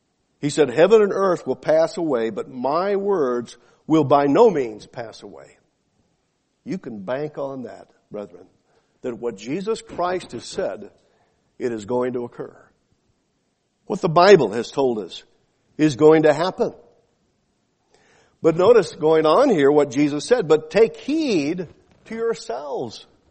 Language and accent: English; Roland, Oklahoma, United States; I came from Roland, Oklahoma, the culture capital of the world there. It's really one of those high class places. I think in my graduating class there were 65 that were there.